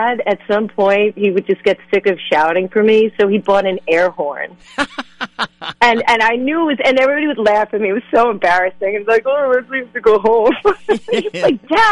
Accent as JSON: {"language": "English", "town": "South Setauket", "region": "New York", "country": "United States", "tie": "born or raised there", "said": "you know, yeah, it was fine. You know, I was like such a normal childhood, suburban USA, you know."}